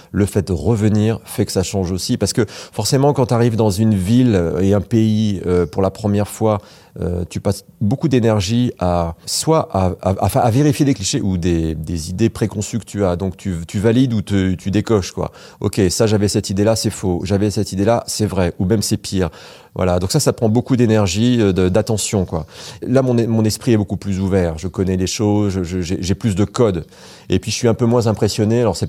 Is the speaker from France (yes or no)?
yes; France; moved away; Autant chez nous, en France en particulier, en Europe, mais en France en particulier, on est tout le temps en train de critiquer le pouvoir en place